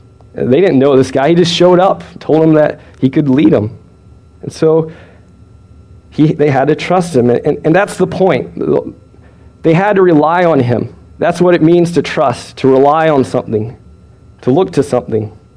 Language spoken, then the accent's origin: English; Japan; I grew up over in Japan as a missionary kid.